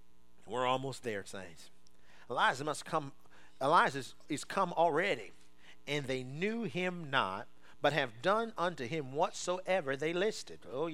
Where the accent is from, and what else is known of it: Maryland, United States; born or raised there